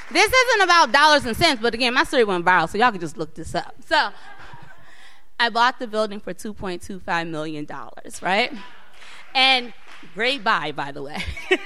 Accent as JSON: {"language": "English", "town": "Philadelphia", "region": "Pennsylvania", "country": "United States", "said": "Now, I didn't tell y'all I'm not from here, I'm from Philadelphia."}